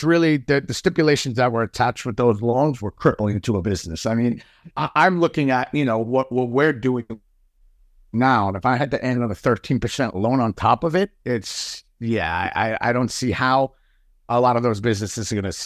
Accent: Queens, New York, United States; I mean, if you grew up in New York, I mean, I grew up in Queens, so did Giancarlo.

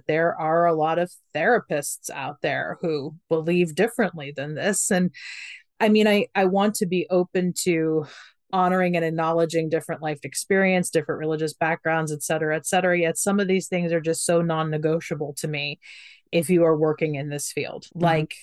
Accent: Ohio, United States; You know, and I'm from Ohio. I grew up very conservative in Ohio.

